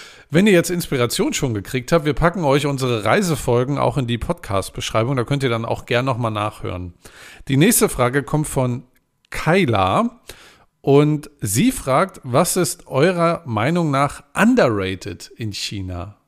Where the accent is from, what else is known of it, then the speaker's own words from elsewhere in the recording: Germany; ich komme ja aus Deutschland